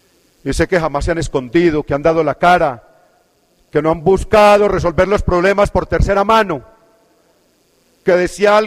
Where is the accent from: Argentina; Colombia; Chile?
Colombia; Marinilla, Antioquia; porque tiene antecedentes raizales en mi pueblo, en Marinilla.